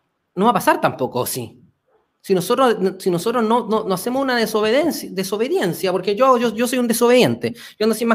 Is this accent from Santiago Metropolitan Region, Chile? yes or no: yes; Santiago, Santiago Metropolitan Region, Chile; yo me vine a vivir aquí a la quinta región, soy de Santiago, con mis cabros chicos